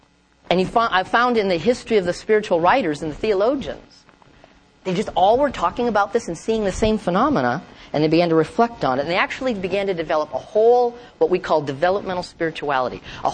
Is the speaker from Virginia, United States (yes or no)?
no; North Dakota, United States; I was raised in North Dakota in a farming community